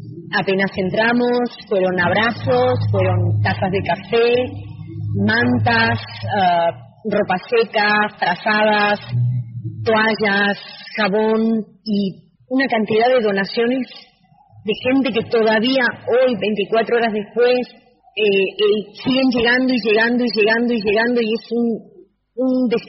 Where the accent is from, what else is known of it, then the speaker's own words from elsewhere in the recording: Argentina; moved away; si bien soy argentina y lo voy a hacer siempre, y amo profundamente a mi país, este es el lugar donde me toca vivir en este momento